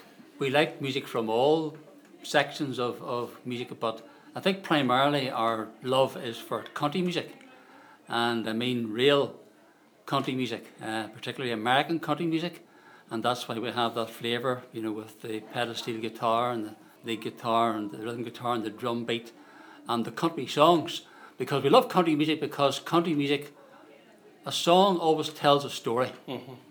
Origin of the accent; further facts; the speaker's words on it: Ireland; although we come from Ireland and we appreciate the culture of Irish music